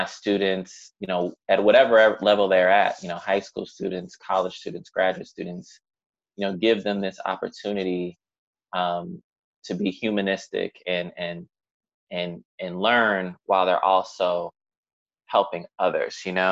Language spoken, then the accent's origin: English; United States; growing up in the United States, you know, I internalized, you know, white supremacy